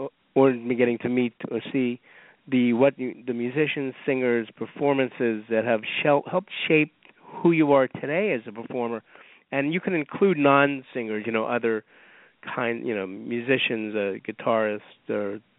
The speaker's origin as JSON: {"language": "English", "region": "New York", "country": "United States", "said": "this is just my observation as a New Yorker"}